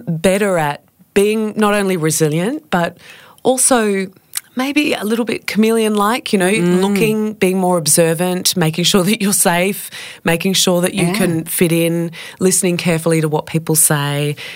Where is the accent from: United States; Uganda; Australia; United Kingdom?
Australia; Perth, Western Australia; Perth, Western Australia. I'm a Perth girl. In fact, I spent the first good 20 years of my life in about a 5-kilometre radius.